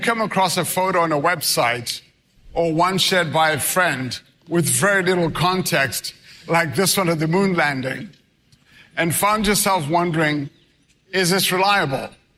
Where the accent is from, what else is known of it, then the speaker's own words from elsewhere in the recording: Zimbabwe; Growing up in Zimbabwe, I could not have imagined all